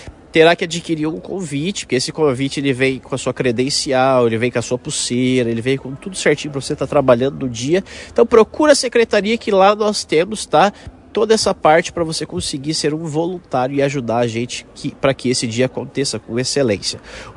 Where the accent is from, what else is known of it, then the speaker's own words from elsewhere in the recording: Londrina, Paraná, Brazil; Eu sou da região também, sou de Londrina